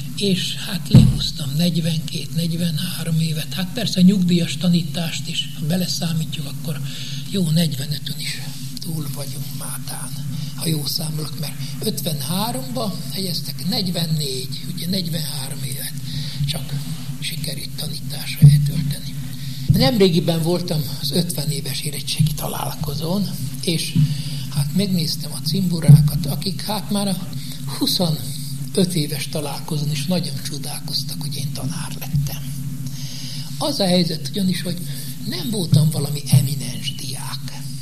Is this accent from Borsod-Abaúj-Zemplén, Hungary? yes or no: no; Csikéria, Bács-Kiskun, Hungary; now in Szentes, Hungary; Hétvégén szaladtunk haza szülőfalunkba, Csikériára.